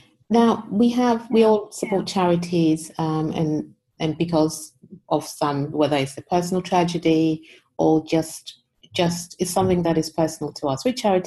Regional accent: Ghana; born there; I was born in Ghana, and Ghana produces quite a lot of cocoa globally.

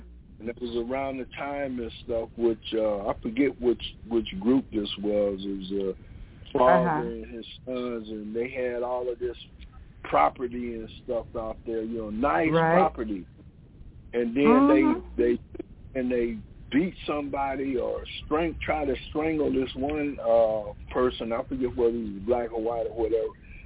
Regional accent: Georgia, United States; that everything was going to come down to Georgia, my home state, you know?

